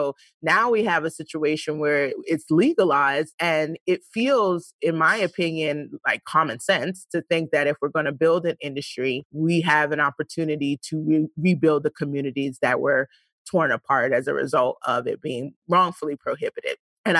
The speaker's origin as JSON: {"language": "English", "town": "Brooklyn", "region": "New York", "country": "United States", "tie": "born or raised there", "said": "So I grew up in East New York, Brooklyn."}